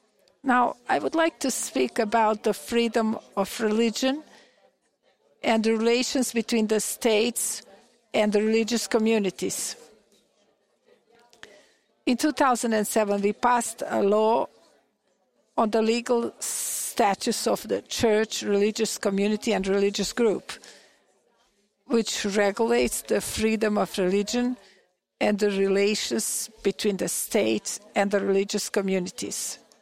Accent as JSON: {"language": "English", "country": "North Macedonia", "said": "I come from Republic of Macedonia, a small country located in the southeastern Europe on the Balkan Peninsula."}